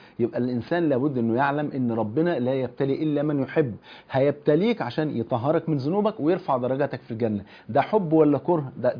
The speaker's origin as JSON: {"language": "Arabic", "country": "Egypt", "said": "لأن من دخل فيما لا يعنيه سمع ما لا يرضيه، وده مثل مشهور عندنا في مصر"}